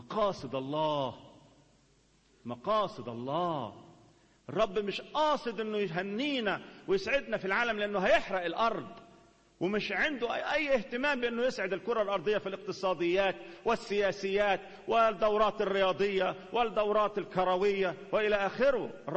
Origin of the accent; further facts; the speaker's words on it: Upper Egypt, Egypt; احنا عندنا في الصعيد نسميها زرزورة جنزورة، انتوا هنا في الخواجات يسموها عصفورة